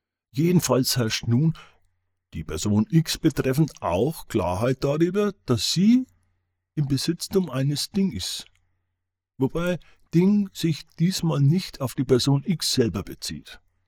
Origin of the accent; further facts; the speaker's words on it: Bavaria, Germany; accent: Franconian; Ich hab's ja schon eingangs gesagt, dass unser fränkischer Dialekt da schon ganz fein unterscheidet